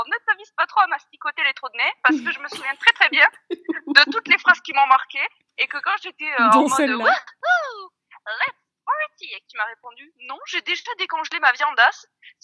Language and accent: French; France; je suis française, je n'ai pas de sous, mais j'adorerais essayer la motoneige.